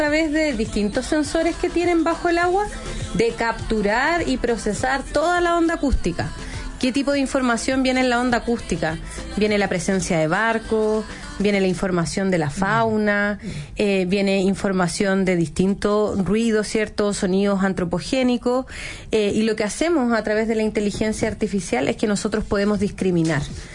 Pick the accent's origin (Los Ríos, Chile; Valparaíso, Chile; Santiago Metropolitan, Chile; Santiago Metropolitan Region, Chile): Los Ríos, Chile; Valdivia; Yo crecí en Valdivia, en el sur, donde tenemos mucha naturaleza, así que siempre estaba como ahí yendo a la playa